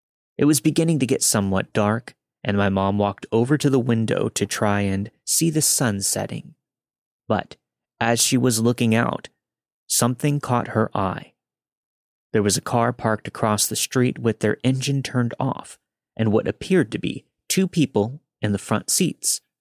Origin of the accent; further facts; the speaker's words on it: Ireland; Hi there, I'm Irish